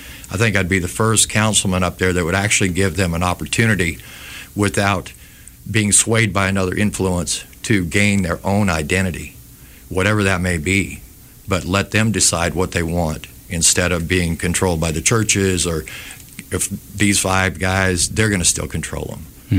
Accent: Montana, United States; multi-grade education, which is what I grew up with in Montana, single rooms where you can grow and be creative

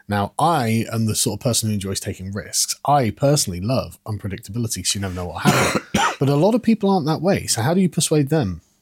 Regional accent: England, United Kingdom; as an Englishman, what you're describing just sounds like heaven to me

